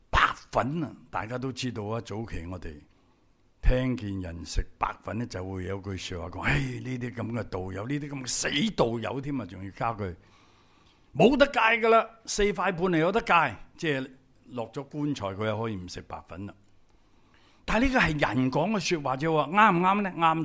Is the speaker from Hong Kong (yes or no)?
yes; Tiu Keng Leng, Hong Kong; 我从小在香港出世，在香港大，我就住在调根岭。